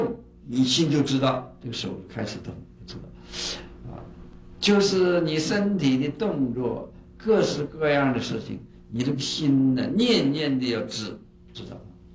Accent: China; 我们中国人呢、啊、就是欢喜简略

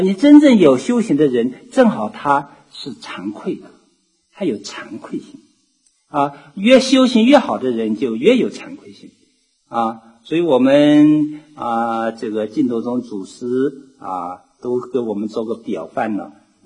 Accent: China

